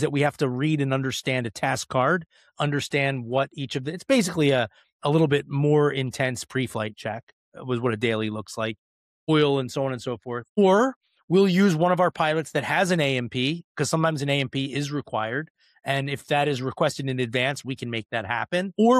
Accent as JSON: {"language": "English", "town": "Cherry Hill", "region": "New Jersey", "country": "United States", "tie": "born or raised there", "also_born_or_lived": "Philadelphia", "said": "I currently live in Cherry Hill, New Jersey, about 15 minutes from downtown Philadelphia. I grew up actually in Cherry Hill, New Jersey, on the west side of Cherry Hill, from fourth grade on. Prior to that, I lived in Northeast Philly, Northeast Philadelphia."}